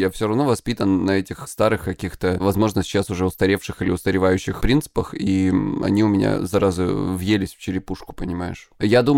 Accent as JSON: {"language": "Russian", "region": "Krasnodar Krai", "country": "Russia", "said": "Я интерсекциональная феминистка с Кубани."}